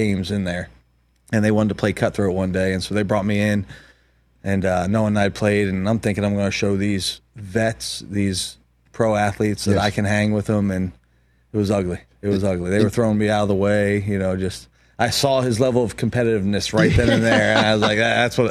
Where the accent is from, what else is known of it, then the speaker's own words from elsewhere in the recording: Delaware, United States; also born or lived in Philadelphia / Baltimore; Born in Philly, raised in Delaware, and then obviously spent the past 26 years in Baltimore.